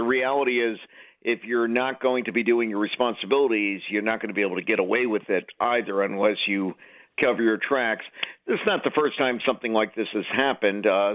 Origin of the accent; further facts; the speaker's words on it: Fair Lawn, New Jersey, United States; Exit 160. Grew up in Fairlawn, Fairlawn High, Montclair State, you name it.